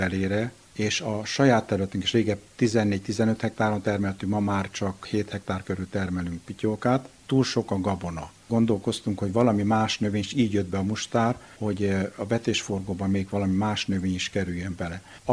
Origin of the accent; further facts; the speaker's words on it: Mureș County, Romania; Én Maros megyéből, Nyáradmentéről származom, egy olyan falu, ahol szőlő jól megtermett